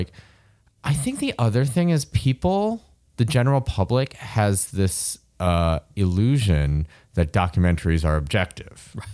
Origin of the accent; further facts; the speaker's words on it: Michigan, United States; I remember watching that because I grew up in Michigan, right?